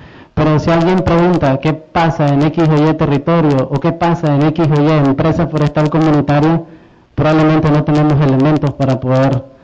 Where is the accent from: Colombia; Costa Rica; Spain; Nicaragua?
Nicaragua; North Caribbean Coast Autonomous Region; los que podemos estar más comprometidos con eso somos los mismos costeños.